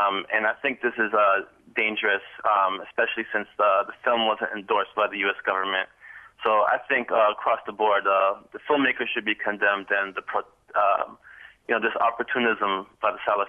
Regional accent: United States; now in Cairo, Egypt; as an American citizen, you know, that's living in Cairo, I'm kind of disappointed by the Egyptian response.

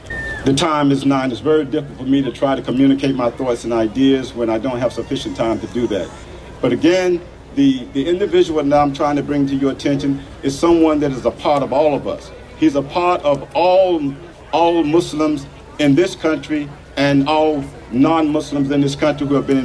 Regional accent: United States; I grew up a Christian in America.

